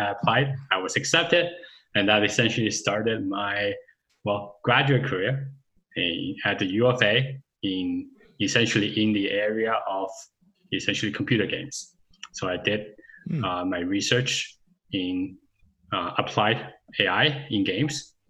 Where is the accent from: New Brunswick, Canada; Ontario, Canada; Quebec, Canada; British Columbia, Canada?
Ontario, Canada; Toronto; moved away as an adult; also born or lived in Alberta; I grew up in Toronto and I did my undergrad at the University of Toronto. And then I decided to move to Alberta to do my graduate degrees